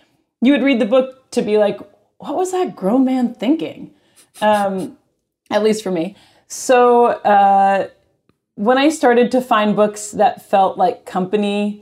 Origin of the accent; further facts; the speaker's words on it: Cambridge, Massachusetts, United States; I grew up in Cambridge, Massachusetts. That was just what was in the water.